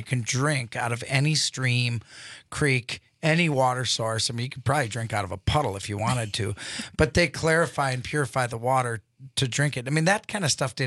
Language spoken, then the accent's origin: English; France; accent: French; Hey, don't get on me for pronouncing it with my French accent, okay?